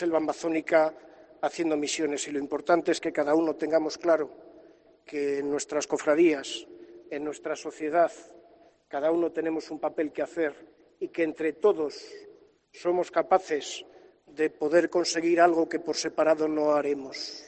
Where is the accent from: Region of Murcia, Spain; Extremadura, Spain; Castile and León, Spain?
Castile and León, Spain; Valladolid; que tenemos que valorar todos como vallisoletanos